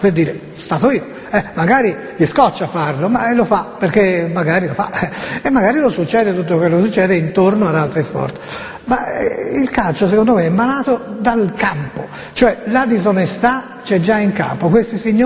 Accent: Florence, Tuscany, Italy; Io sono di Firenze e sono viola, no, io sono di Firenze, fiorentino

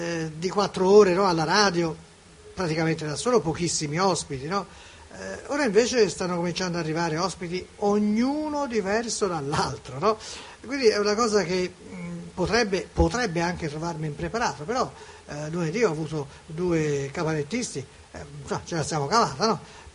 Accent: Florence, Tuscany, Italy; visto che noi siamo vicino Firenze, ma comunque io sono fiorentino

